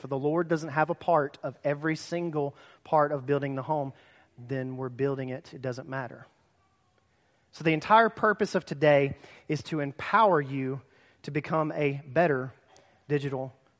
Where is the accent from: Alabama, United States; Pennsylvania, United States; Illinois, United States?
Alabama, United States; Huntsville; a guy said, "Where are you from?" I said, "Huntsville, Alabama."